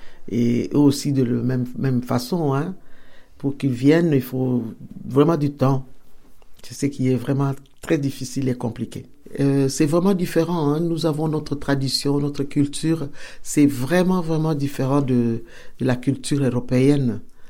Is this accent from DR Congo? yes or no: yes; DR Congo; moved away as an adult; now in France; je suis de la nationalité, je suis une Africaine, je suis du Congo, RDC, République démocratique du Congo. J'ai 62 ans.